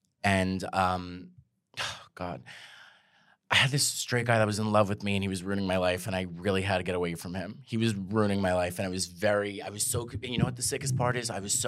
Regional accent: Staten Island, New York, United States; I'm from Staten Island, New York.

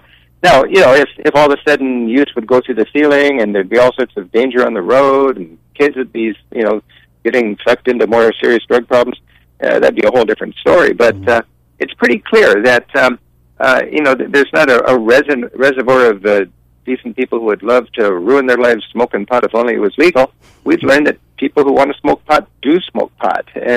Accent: Washington, United States; I'm from Washington State, and our governor was elected the same day that we legalized marijuana in 2012.

